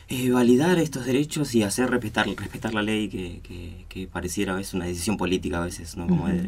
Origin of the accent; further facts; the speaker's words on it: Buenos Aires, Argentina; De Buenos Aires vengo.